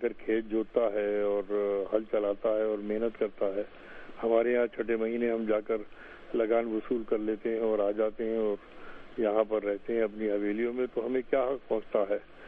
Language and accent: Urdu; Bareilly, Uttar Pradesh, India; میری پیدائش سے پرورش تک اور آگے کی عمر کی منزلیں طے کرنے تک کیونکہ بریلی میں رہنے کا اتفاق ہوا, تو اس لیے